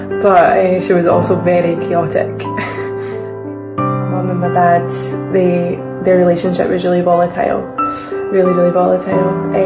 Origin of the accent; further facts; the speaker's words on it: Edinburgh, Scotland, United Kingdom; now in Musselburgh, United Kingdom; I'm 33 years old. I grew up in Edinburgh and now I live in Musselburgh, and this is my story.